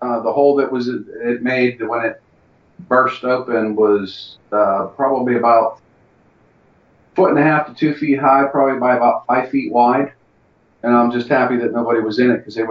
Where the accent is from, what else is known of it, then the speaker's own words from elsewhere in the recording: Pittsburgh, Pennsylvania, United States; I'm from Pittsburgh, and the night that the Penguins won the Stanley Cup